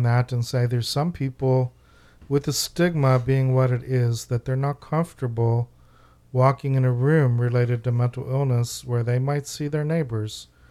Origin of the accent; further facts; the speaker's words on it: Ohio, United States; also born or lived in New England; I'm from Ohio, and I lived in New England.